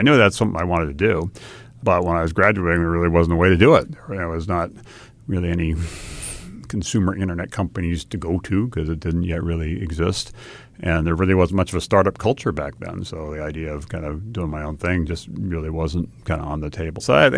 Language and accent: English; Hawaii, United States; And I'd say I grew up in Hawaii, and Hawaii, like many parts of the country, is a wonderful place